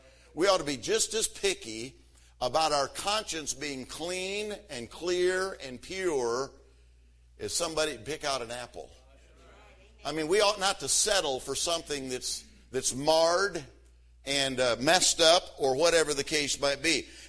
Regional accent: Michigan, United States; when I grew up in Michigan, I grew up on a fruit farm, and I mean the kind that you eat. And so we had like 500 acres of fruit.

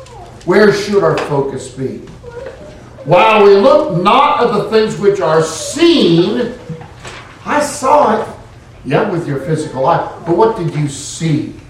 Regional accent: California, United States; born there; I was born in California.

